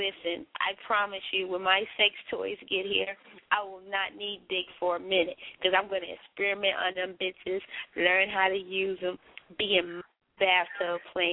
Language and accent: English; the South, United States; Okay, well, I'm from the South